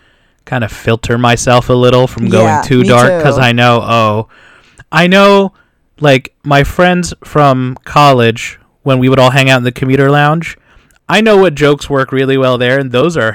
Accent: Philadelphia, Pennsylvania, United States; But no, I grew up in North Philly.

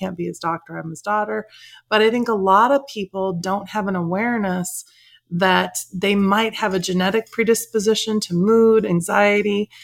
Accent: Chicago, Illinois, United States; I grew up in the Chicago area. We love the Bulls, the Bears, the Sox, the Cubs.

